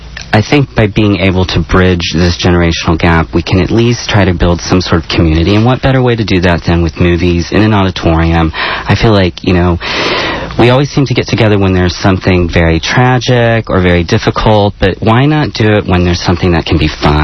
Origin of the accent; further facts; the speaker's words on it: Houston, Texas, United States; that speaks to growing up in the Houston area.